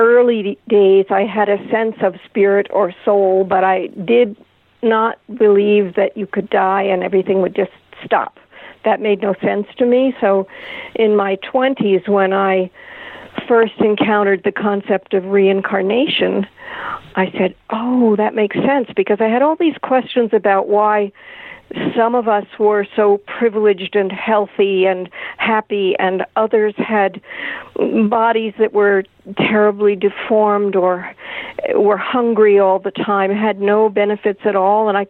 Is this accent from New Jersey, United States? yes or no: yes; New Jersey, United States; also born or lived in Indiana; Well, I was raised in New Jersey, born in Indiana. They moved around my life a lot.